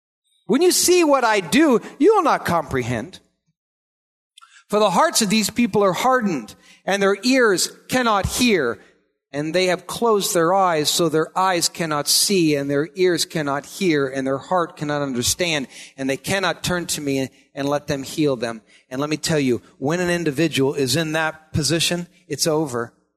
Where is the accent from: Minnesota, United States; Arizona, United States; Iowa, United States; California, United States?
Iowa, United States; Now, I grew up in Iowa, which I think it's a requirement to live in Iowa.